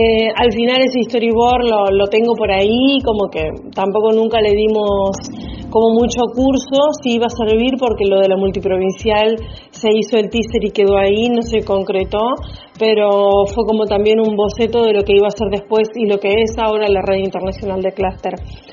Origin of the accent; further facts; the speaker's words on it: Comodoro Rivadavia, Chubut, Argentina; now in Buenos Aires, Argentina; Tengo 46 años. Soy oriunda de la Patagonia, de Comodoro Rivadavia. Vivo en Buenos Aires hace muchos años ya.